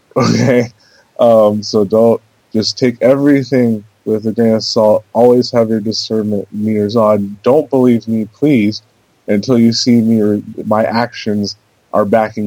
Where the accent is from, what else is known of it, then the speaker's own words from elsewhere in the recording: California, United States; I grew up in Southern California, so I'm used to dealing with certain scoundrel elements.